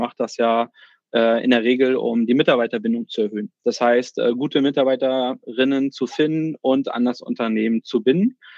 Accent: Neubrandenburg, Mecklenburg-Vorpommern, Germany; born there; also born or lived in Berlin; Gründer und Geschäftsführer von PXtra. Gebürtig aus Mecklenburg-Vorpommern, Neubrandenburg, um genauer zu sein, also kein gebürtiger Rostocker. Ich habe so einen kleinen Schlenkerle von 10 Jahren nach Berlin gemacht, also fürs Studium damals hingezogen

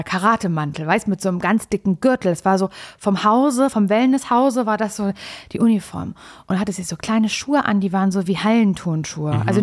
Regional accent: East Germany, Germany; bin halt ein Ossi-Kind

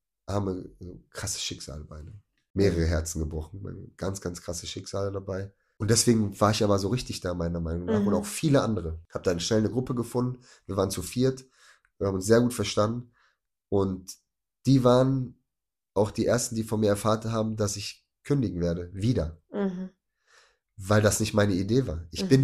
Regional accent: Bochum, North Rhine-Westphalia, Germany; bin ja auch Bochumer, also auch viele Kontakte und Vernetzungen

